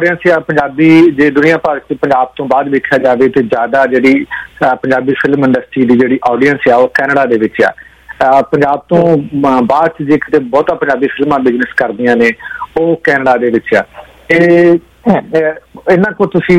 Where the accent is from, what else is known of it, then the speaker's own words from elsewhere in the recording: Punjab, India; ਮੈਂ ਵੀ ਇੱਕ ਪੰਜਾਬੀ ਹਾਂ